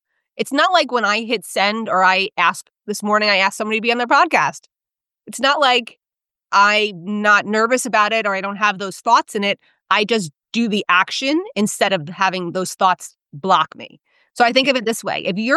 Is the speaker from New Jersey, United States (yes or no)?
yes; New Jersey, United States; Honestly, I come to that from a lot of being growing up in North Jersey. Like, I didn't realize how much my Jerseyness was different